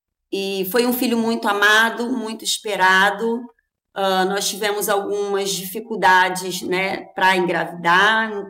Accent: Rio de Janeiro, Brazil; now in Vila Velha, Brazil; nós moramos em Vila Velha, no Espírito Santo, somos cariocas, mas viemos transferidos para cá por conta do trabalho do meu marido

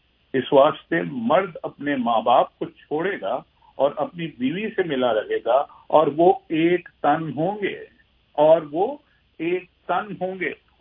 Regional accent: Pakistan; میں چونکہ پاکستان سے ہوں, میں وہیں پیدا ہوا وہیں رہا

